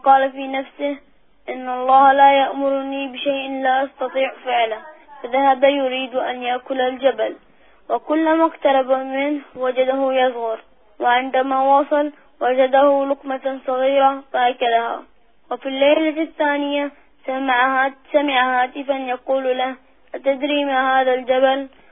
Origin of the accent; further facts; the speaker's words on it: Bahrain; من البحرين